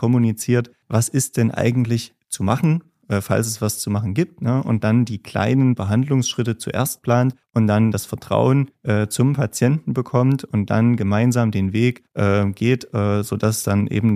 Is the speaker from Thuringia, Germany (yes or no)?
yes; Gera, Thuringia, Germany; Ich komme ursprünglich aus Gera, habe hier dann auch mein Abitur gemacht 2015, bin dann zum Zahnmedizinstudium nach Jena gegangen.